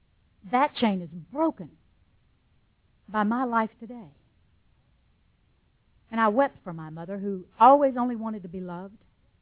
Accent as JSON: {"language": "English", "region": "Arkansas", "country": "United States", "tie": "born there", "said": "I was born in Arkansas, and that's the state where the only virgins are girls who can outrun their brothers."}